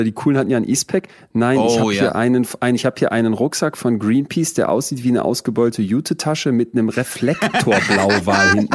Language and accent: German; Solingen, North Rhine-Westphalia, Germany; in Solingen, wo ich groß geworden bin?